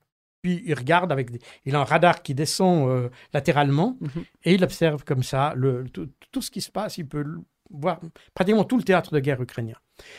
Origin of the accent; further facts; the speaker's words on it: Switzerland; Donc chez nous, en Suisse, ce ne serait même pas un bataillon.